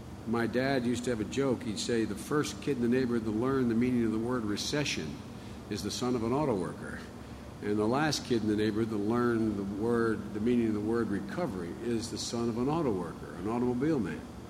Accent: Scranton, Pennsylvania, United States; also born or lived in Claymont, Delaware; I come from Scranton, Pennsylvania, Claymont, Delaware.

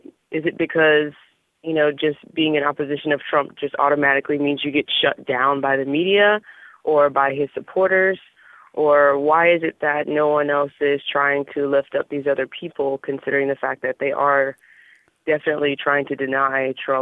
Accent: Louisiana, United States; now in Florida, United States; I'm from Louisiana, and this is going to be my first time voting in Florida.

